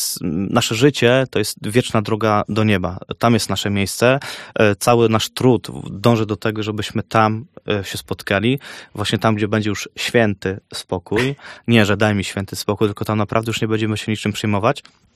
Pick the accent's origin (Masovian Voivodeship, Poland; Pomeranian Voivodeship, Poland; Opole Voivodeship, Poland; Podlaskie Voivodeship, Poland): Podlaskie Voivodeship, Poland; Jestem z Zagłębia Disco Polo